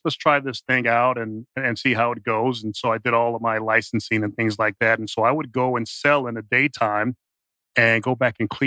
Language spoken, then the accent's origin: English; Chicago, Illinois, United States; I'm from Chicago.